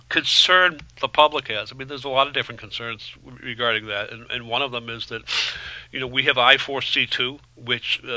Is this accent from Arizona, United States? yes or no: no; East Gloucester, Massachusetts, United States; growing up in East Gloucester, if you had a problem with coyotes, you simply trapped them and you put them in the car